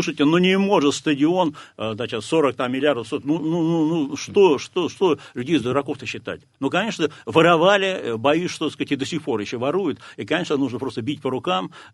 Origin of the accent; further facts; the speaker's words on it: Saint Petersburg, Russia; А вот я петербуржец, мне стыдно. Да, я никакого там не принимал участия, да, но мне стыдно, что в нашем родном городе